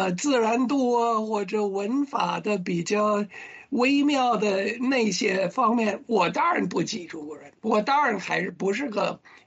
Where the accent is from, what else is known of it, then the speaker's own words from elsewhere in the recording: United States; Chinese is a second language; 对不起，我是美国人，某某人的电话多少？